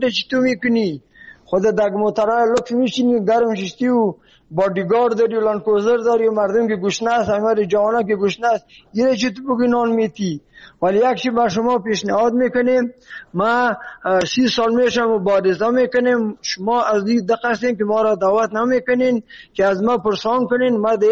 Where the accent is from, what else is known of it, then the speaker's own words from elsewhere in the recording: Afghanistan; ما خودم پورا افغان هستم